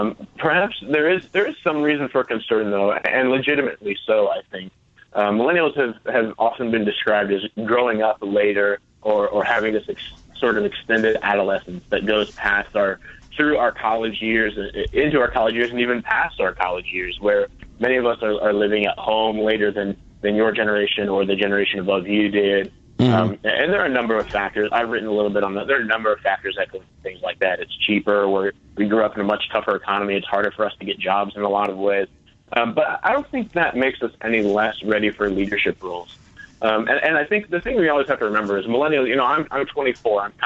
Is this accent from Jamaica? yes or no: no; Indiana, United States; now in Nashville, United States; I live in Nashville now. I'm from Northern Indiana. I live in Nashville.